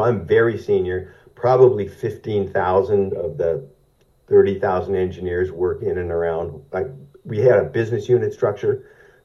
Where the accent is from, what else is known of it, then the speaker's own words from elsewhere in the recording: Canada; I said, yeah, General, I'm sorry to say I hadn't naturalized yet. I said, I'm Canadian.